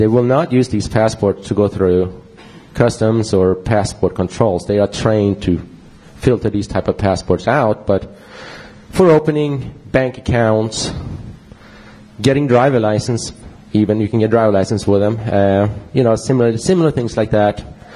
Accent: United States; accent: Swedish; English is a second language; By the way, I am American too, and even if I have a Swedish accent.

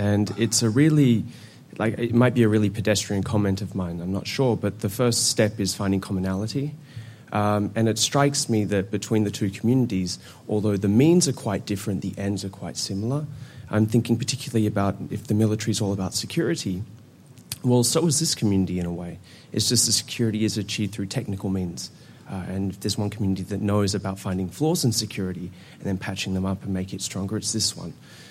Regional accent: Australia; now in United States; as an Australian, I'm constantly amazed at the debate in this country

